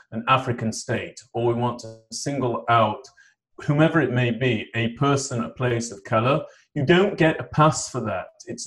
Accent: United Kingdom; I remember, Mark, growing up in the United Kingdom

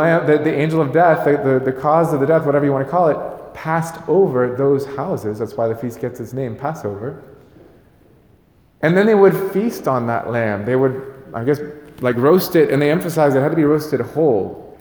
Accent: United States; I'm an American reading scriptures which were very much rooted in Jewish culture, so I miss a lot.

